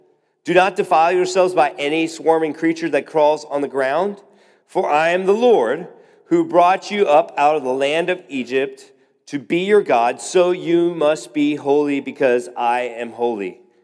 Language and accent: English; Bucaramanga, Santander, Colombia; The true story, the place I grew up in, actually the city I was born in South America, it's a place called Bucaramanga. It's a city of about 1 million people in Colombia.